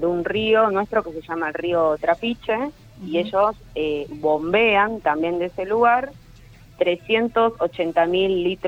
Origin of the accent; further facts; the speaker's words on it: Catamarca, Argentina; Bueno, yo soy de Catamarca.